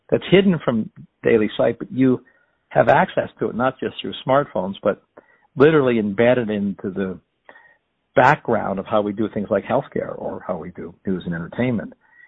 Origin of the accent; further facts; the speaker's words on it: Canada; now in United States; I'm Canadian. I immigrated to America